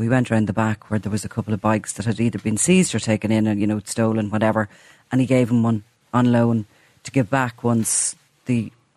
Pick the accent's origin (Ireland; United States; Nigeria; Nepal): Ireland; I think we like a little bit of that as the Irish, considering it's Patrick's Day.